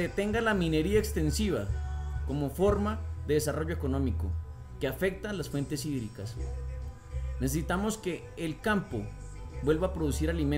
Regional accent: Colombia; Es la hora de que como colombianos nos reconciliemos

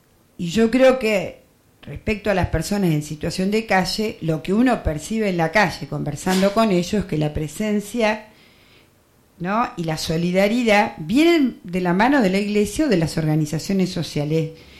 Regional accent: Balcarce, Buenos Aires Province, Argentina; Yo empecé percibiéndolo en mi pueblo, ¿no? Que es una ciudad Balcarce de 40.000 habitantes.

